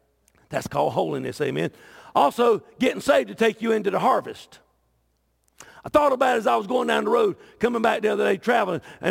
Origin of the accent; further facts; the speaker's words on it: Myrtle Beach, South Carolina, United States; I grew up in Myrtle Beach.